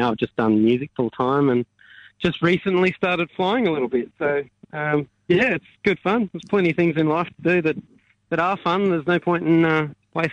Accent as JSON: {"language": "English", "town": "Toowoomba", "region": "Queensland", "country": "Australia", "tie": "born or raised there", "said": "Yeah, yeah. Born and bred in Toowoomba, Queensland."}